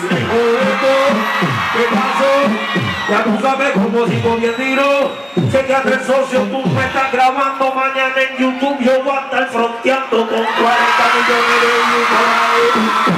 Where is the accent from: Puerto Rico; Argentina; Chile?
Puerto Rico; Y ustedes saben que yo soy puertorriqueño